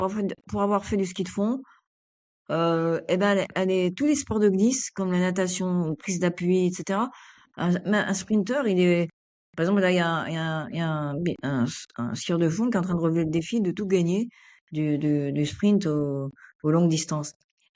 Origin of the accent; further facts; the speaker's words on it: Grenoble, Auvergne-Rhône-Alpes, France; Moi, je suis grenobloise, donc.